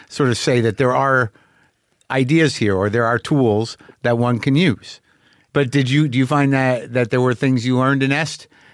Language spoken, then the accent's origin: English; New Mexico, United States; Well, I mean, I grew up in New Mexico, but my people are from Jersey.